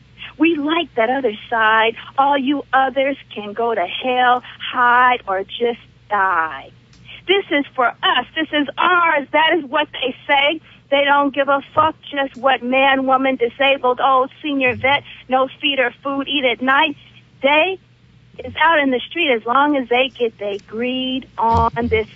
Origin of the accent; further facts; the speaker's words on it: United States; because I am an American, and USA is controlled by the Klan